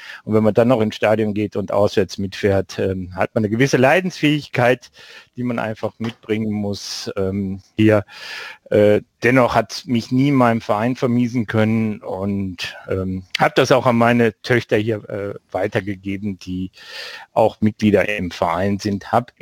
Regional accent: Duisburg, North Rhine-Westphalia, Germany; zu meinem Heimatverein in meiner Heimatstadt Duisburg, dem MSV Duisburg.

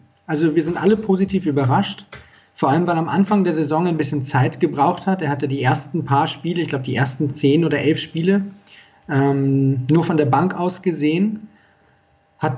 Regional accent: Regensburg, Bavaria, Germany; ich bin 30, ich komme aus Regensburg

